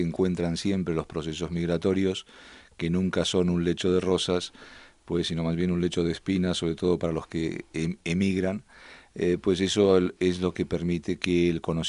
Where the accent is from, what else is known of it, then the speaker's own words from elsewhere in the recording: Buenos Aires, Argentina; moved away as an adult; now in Spain; Yo hace 35 años que vivo en España. Nací en Buenos Aires, viví la primera parte de mi vida en Buenos Aires, el resto aquí en España.